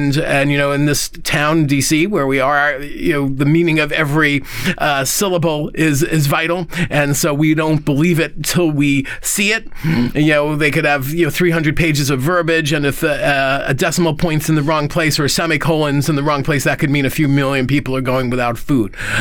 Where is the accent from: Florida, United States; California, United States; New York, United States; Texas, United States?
New York, United States; New York City; Congressman Dan Donovan of Staten Island, my hometown of New York City